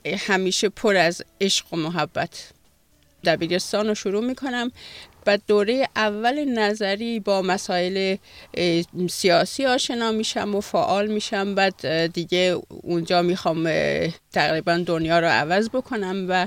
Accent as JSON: {"language": "Persian", "town": "Ardabil", "region": "Ardabil Province", "country": "Iran", "tie": "born or raised there", "moved": "yes", "lives_now": "Denmark", "said": "از ایران اومدم. 33 سال پیش ایران رو ترک کردم. 30 سالم هست دانمارک هستم."}